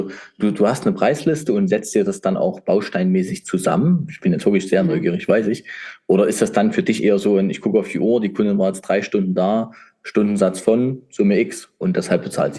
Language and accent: German; Leipzig, Saxony, Germany; Leipzig, in meine Heimat.